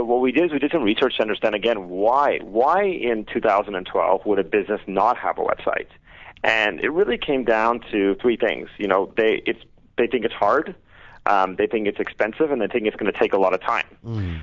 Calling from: Hollywood, California, United States; I'm in Hollywood.

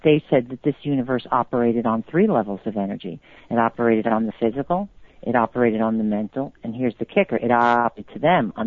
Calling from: Washington, District of Columbia, United States; I'm calling from Washington, D.C.

